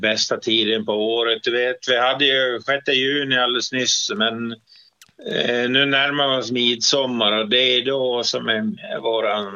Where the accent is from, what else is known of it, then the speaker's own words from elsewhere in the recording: Gotland, Sweden; jag kommer från Gotland och jag har ju gjort min militärtjänst där på Gotland, ja.